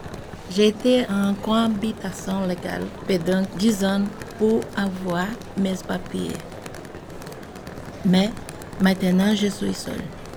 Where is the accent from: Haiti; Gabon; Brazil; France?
Brazil; et je viens du Brésil.